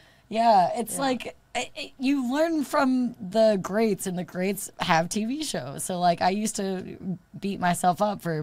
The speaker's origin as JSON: {"language": "English", "town": "Queensbury", "region": "New York", "country": "United States", "said": "Well, Buffalo's where I went to college, but I'm from, like, an hour north of Albany. Like, Saratoga, Lake George area."}